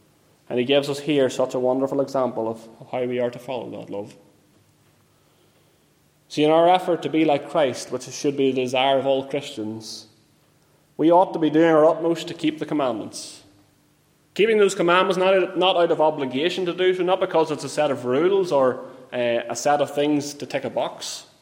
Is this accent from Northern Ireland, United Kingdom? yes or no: yes; Northern Ireland, United Kingdom; I grew up in County Armagh, and County Armagh is famous for its apple orchards